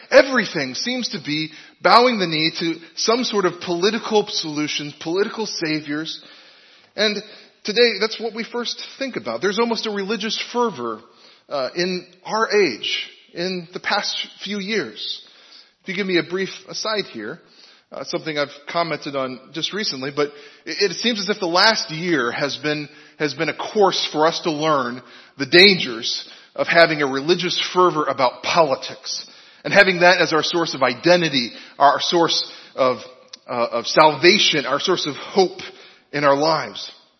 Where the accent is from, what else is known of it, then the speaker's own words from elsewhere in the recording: Illinois, United States; also born or lived in Iowa; well, technically I was born in Iowa, but I'm from Illinois. That's where my family live.